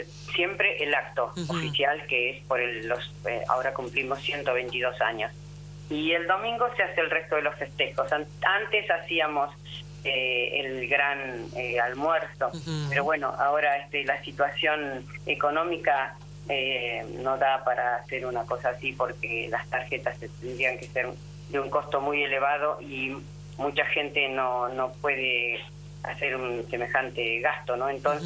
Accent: Saldungaray, Buenos Aires Province, Argentina; o sea que somos bien de Zaldungaray, tenemos nuestras raíces aquí

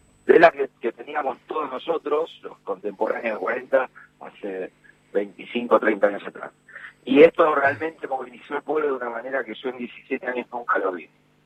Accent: Moreno, Buenos Aires Province, Argentina; moved away as an adult; now in San Martín, Argentina; Yo vivo hace 17 años acá. Yo me vine en el 2002. Yo soy de Buenos Aires, de Moreno.

